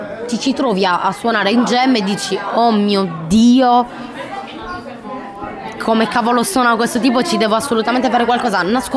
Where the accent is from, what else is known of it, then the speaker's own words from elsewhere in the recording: Tempio Pausania, Sardinia, Italy; io vengo da Tempio, è veramente un paesino di 14.000 abitanti.